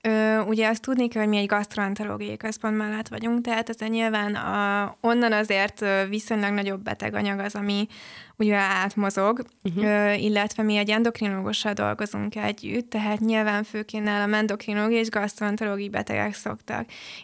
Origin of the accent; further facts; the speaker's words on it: Hungary; hát magyarok vagyunk, egyértelmű, hogy eszünk.